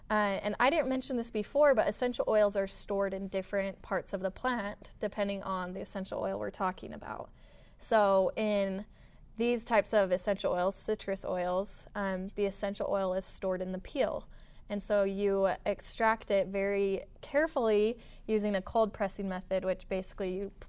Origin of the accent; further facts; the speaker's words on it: Utah, United States; Yeah, and I grew up in Utah, so I actually went to school for a few years down in southern Utah.